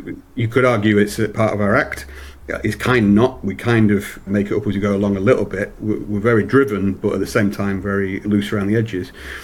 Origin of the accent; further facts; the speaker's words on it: England, United Kingdom; that's because I'm English